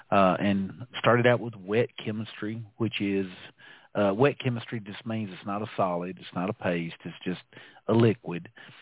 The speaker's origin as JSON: {"language": "English", "town": "Dalton", "region": "Georgia", "country": "United States", "said": "being that I'm from Dalton, which is the carpet capital of the world"}